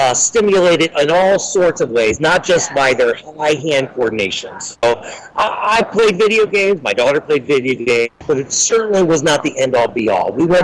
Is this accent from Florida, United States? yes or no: no; Findlay, Ohio, United States; And I grew up in Findlay. So I certainly am not too far.